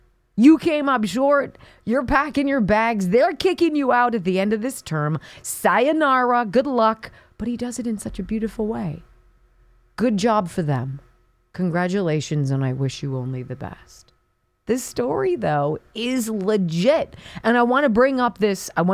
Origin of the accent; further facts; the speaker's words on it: San Fernando Valley, California, United States; now in Calabasas, United States; You know, I am a Californian. I grew up in the San Fernando Valley. I live in Calabasas